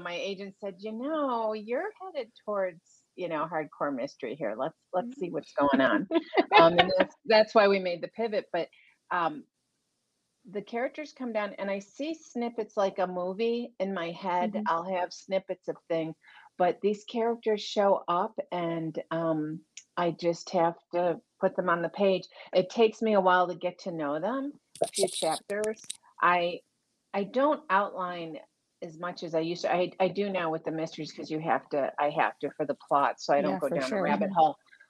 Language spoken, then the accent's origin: English; Buffalo, New York, United States; I'm from Buffalo, mm-hmm. New York. I love winters. I love the cold. We didn't have polar bears in Buffalo, though, except at the zoo.